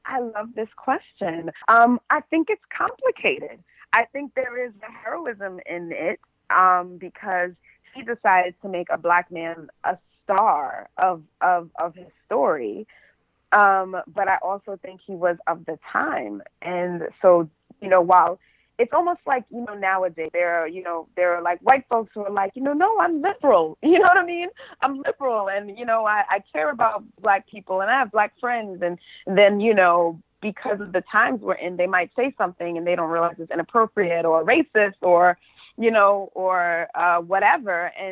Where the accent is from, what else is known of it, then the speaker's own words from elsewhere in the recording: Bronx, New York, United States; And he actually is buried in the Bronx. I'm from the Bronx.